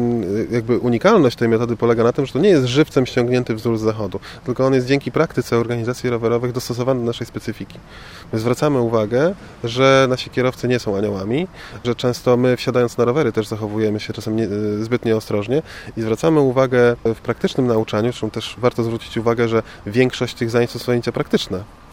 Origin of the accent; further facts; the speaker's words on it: Gdynia, Pomeranian Voivodeship, Poland; now in Gdańsk, Poland; Jako gdynianin jestem tutaj od parunastu już miesięcy mieszkańcem